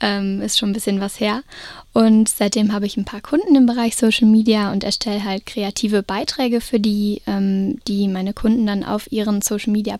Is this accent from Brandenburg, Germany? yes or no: no; Cologne, North Rhine-Westphalia, Germany; Also ich komme aus Köln, studiere Journalismus und Unternehmenskommunikation